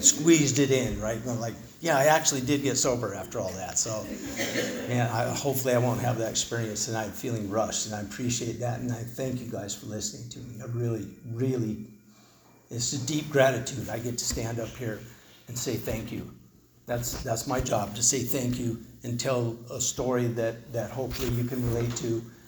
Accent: Laguna Beach, California, United States; also born or lived in Michigan; I I was born in Michigan. My parents were going to school at U of M, and we moved to California, to Laguna Beach in 1965.

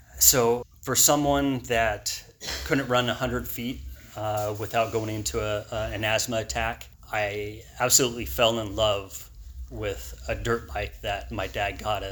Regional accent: Alpine, California, United States; also born or lived in San Diego; Like I said, I was born in San Diego. First few years of my life lived in Mission Hills, which is towards downtown. And then by the time I was four, we moved out to Alpine, kind of rural area

